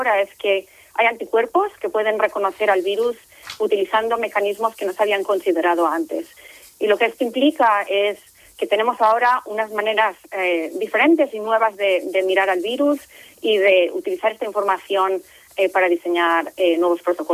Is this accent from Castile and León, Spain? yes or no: no; Potes, Cantabria, Spain; also born or lived in Zaragoza; Yo nací nací en Zaragoza, pero he vivido siempre, he crecido en Potes, en un pueblecito muy pequeño de Cantabria.